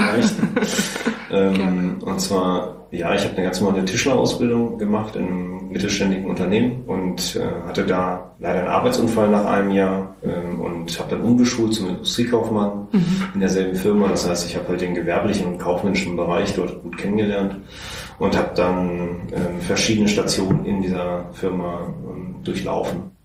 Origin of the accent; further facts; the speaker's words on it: Hanover, Lower Saxony, Germany; born there; now in Berlin, Germany; ich komme aus Hannover gebürtig und bin jetzt seit 3 Jahren in Berlin